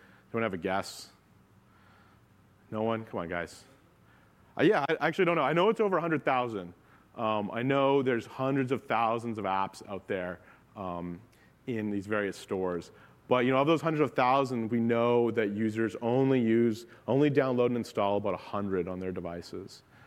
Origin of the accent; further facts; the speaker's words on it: Canada; I grew up in Canada, so you know, playing sports on something that's not like a frozen sheet of ice is a little bit unfamiliar to me